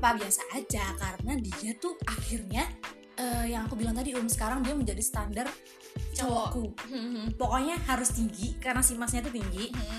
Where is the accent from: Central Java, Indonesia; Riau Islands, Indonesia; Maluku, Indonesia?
Central Java, Indonesia; Batang; jadi udah enggak bakal di kota aku lagi